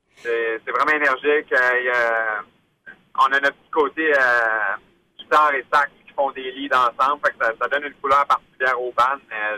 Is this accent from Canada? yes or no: yes; Quebec, Canada; now in Montreal, Canada; on habite à Montréal et les alentours. Moi, en fait, je suis un petit gaspésien, mais maintenant, c'est dans le coin de Montréal.